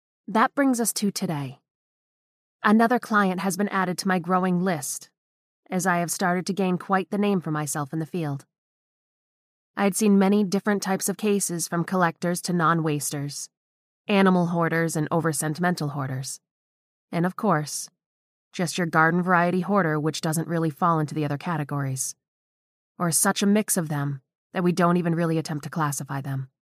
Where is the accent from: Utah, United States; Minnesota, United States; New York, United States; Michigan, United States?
Michigan, United States; we had been living without heat or running water for 6 months during a rather wicked cold spell in my home state of Michigan.